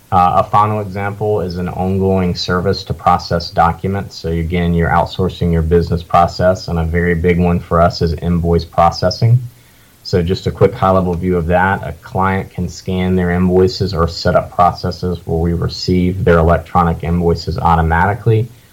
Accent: Greenwood, South Carolina, United States; born there; I was born on New Year's in 1989, and I was actually the first child born in Greenwood, South Carolina, that year.

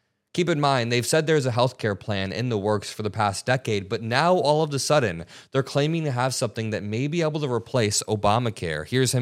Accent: Indiana, United States; One was killed near where I grew up in Indiana because he tried to attack a cop.

